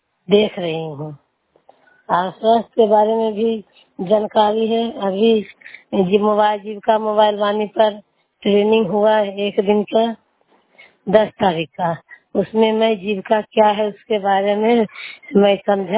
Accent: Khaisa, India; मैं खाईसा गांव के रहने वाली हूँ, जगदम्बा भैया के अंतर्गत मैं सीएम से काम करती हूँ

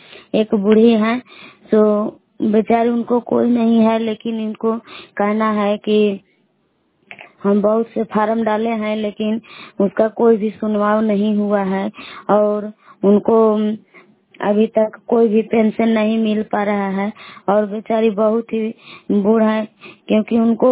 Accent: Bilaw, Bihar, India; मैं बिलाव की निवासी हूँ।

